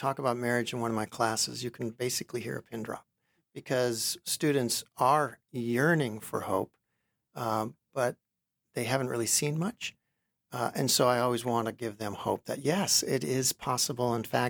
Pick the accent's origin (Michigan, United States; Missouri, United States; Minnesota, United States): Minnesota, United States; I grew up in Minnesota.